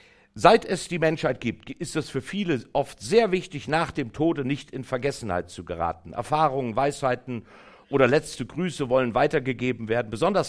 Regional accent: Gütersloh, North Rhine-Westphalia, Germany; born there; ich komme aus Ostpreußen, das heißt, ich bin hier geboren in Gütersloh, aber meine Eltern, die ganze Sippe, kommt aus Ostpreußen.

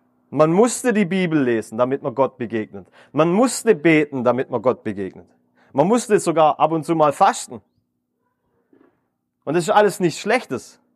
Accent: Baden-Württemberg, Germany; accent: Swabian; Also ich komme aus dem Schwabenland, vielleicht hört man es. Ich arbeite ein bisschen dran.

